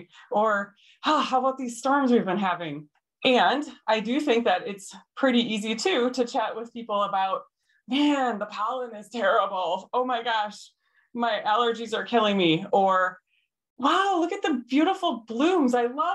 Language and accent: English; Michigan, United States; also born or lived in Ohio; So I grew up in the Midwest. I actually was born in Ohio, but I grew up in Michigan.